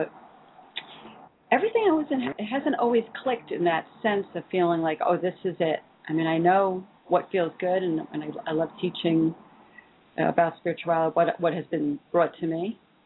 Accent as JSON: {"language": "English", "region": "New York", "country": "United States", "said": "I'm from Long Island."}